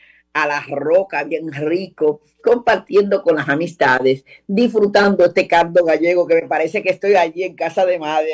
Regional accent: Dominican Republic; aunque yo no soy boricua, soy dominicana, pero nosotros en nuestras islas nunca dejamos un canto de cilantro

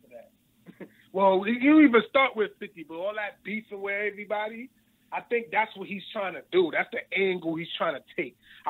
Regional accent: Flatbush, New York, United States; So, but I grew up in, you know, I grew up on Regent Avenue. I'm from Flatbush, so.

